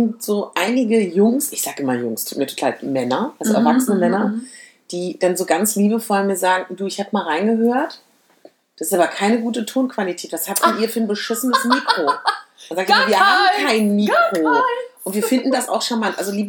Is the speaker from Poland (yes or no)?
no; Berlin, Germany; ich komme ja aus Berlin